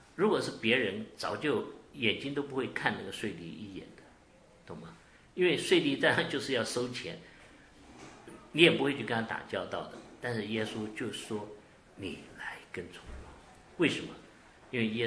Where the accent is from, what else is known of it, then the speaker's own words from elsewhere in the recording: China; 我们中国人叫汉奸，他们叫什么？